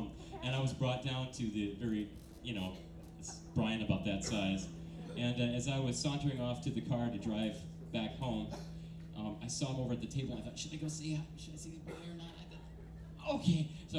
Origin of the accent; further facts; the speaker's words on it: Minnesota, United States; Anywho, so I grew up in Minnesota, and I started with Suzuki Violin